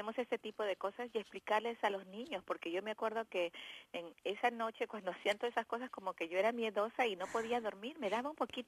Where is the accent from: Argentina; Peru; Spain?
Peru; Mira, nosotros somos de Perú.